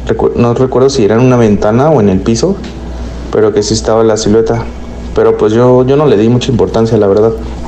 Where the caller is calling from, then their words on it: Guerrero, Mexico; de Guerrero.